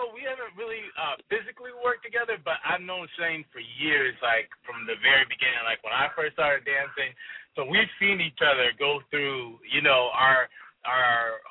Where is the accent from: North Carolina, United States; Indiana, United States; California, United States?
California, United States; Rancho Cucamonga; also born or lived in Pomona; I was born in Pomona, California and raised in Rancho Cucamonga.